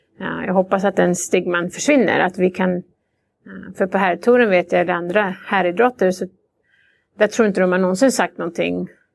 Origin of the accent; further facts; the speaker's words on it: Sweden; Jag menar, hemma i Sverige är det lite mer naturligt kanske.